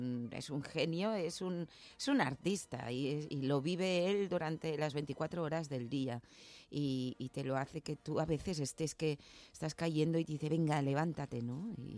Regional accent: Girona, Catalonia, Spain; yo no soy de Madrid, yo soy de Girona. Entonces yo salí de allí y he vivido más fuera que en casa.

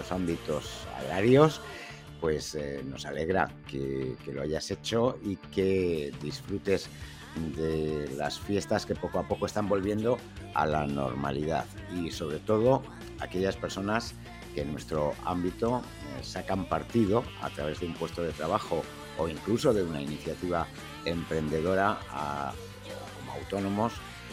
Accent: Madrid, Community of Madrid, Spain; el único que soy de Madrid capital soy yo

